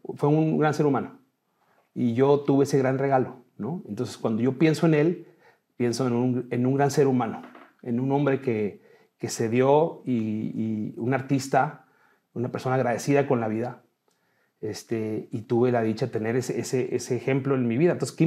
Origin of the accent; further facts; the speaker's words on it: Chihuahua, Mexico; also born or lived in Tapachula; Pero mi familia es de Chihuahua. Entonces yo al poco tiempo, muy pequeño, regresé a Chihuahua. Dicen que la cabra siempre tira pa'l monte. Y aquí me establecí. De aquí soy.